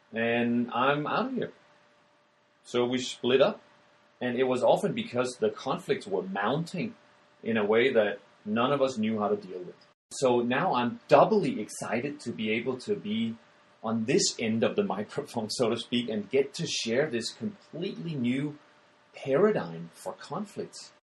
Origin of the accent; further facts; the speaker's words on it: Denmark; English is a second language; And I'm originally from Denmark, which will account for why I speak like this.